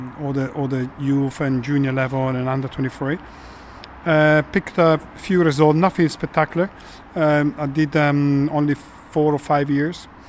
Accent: Varese, Lombardy, Italy; now in Oxfordshire, United Kingdom; I grew up near Varese, so just below the mountains. North Milan, although my family originally is from Romagna, so near Pantani specifically, so the blood is there from that area. I grew up there cycling

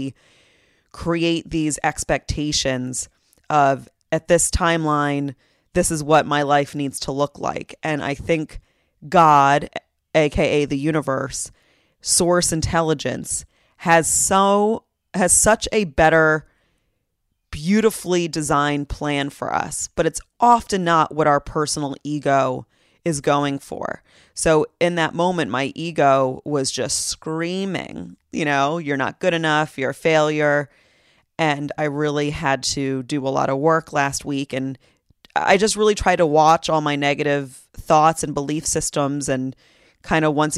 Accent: Pennsylvania, United States; And I grew up in the Philly suburbs, so it's my hometown.

